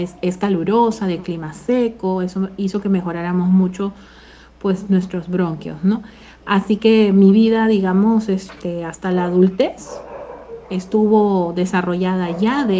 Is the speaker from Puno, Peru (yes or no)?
no; Lima, Peru; yo de pequeña vivo en Barranco, digamos, en una zona playera, y luego